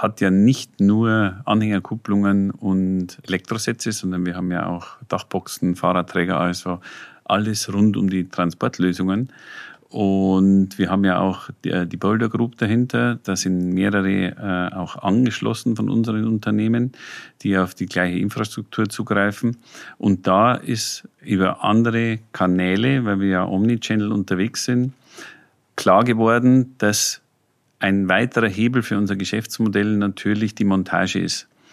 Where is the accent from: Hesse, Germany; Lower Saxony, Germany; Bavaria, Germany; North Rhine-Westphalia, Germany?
Bavaria, Germany; also ich komme selber aus der Oberpfalz, sehr strukturschwache Gegend